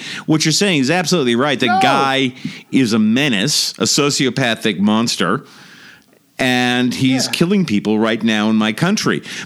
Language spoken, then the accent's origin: English; Massachusetts, United States; Massachusetts, my hometown, 6,226.